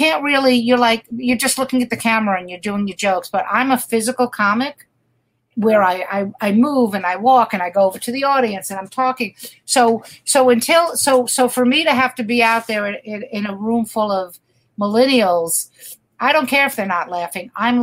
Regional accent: Brooklyn, New York, United States; I mean, I'm from Brooklyn, but for me to schlep to fucking Brooklyn to do a show.

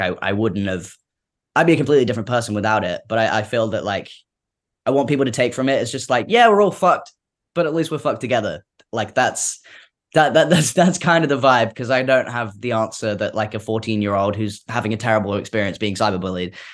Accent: United Kingdom; And I don't know if it's because I'm British

